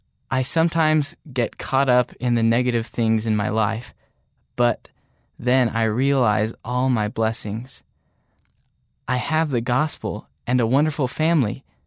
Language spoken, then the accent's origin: English; Netherlands; I'm 16 years old, and I'm from the Netherlands.